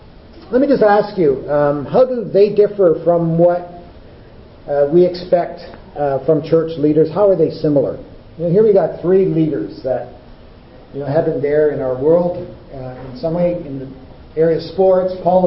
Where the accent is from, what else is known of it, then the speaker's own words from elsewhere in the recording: Canada; moved away as an adult; now in Australia; I sound a little different because I come originally from Canada. Originally came from Canada just over 5 years ago, and came here to Australia